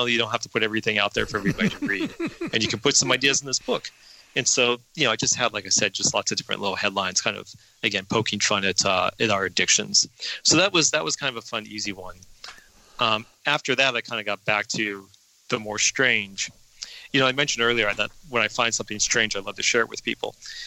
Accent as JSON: {"language": "English", "town": "Denver", "region": "Colorado", "country": "United States", "tie": "born or raised there", "said": "But, you know, like I said, I grew up in Denver, so I was a huge Broncos fan, huge Nuggets fan."}